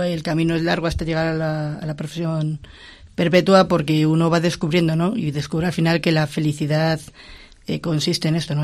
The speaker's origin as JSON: {"language": "Spanish", "town": "Villamayor de Santiago", "region": "Castilla-La Mancha", "country": "Spain", "said": "Yo soy de un pueblo de La Mancha, de Cuenca, de Villamayor de Santiago. Pueblo más bonito, posiblemente, de La Mancha."}